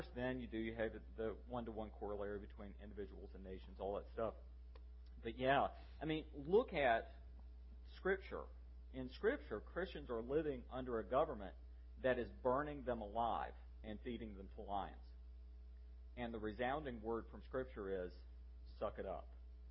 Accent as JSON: {"language": "English", "region": "the South", "country": "United States", "said": "you know, I'm a Southerner, and to have been a part of such a great sham is really sad."}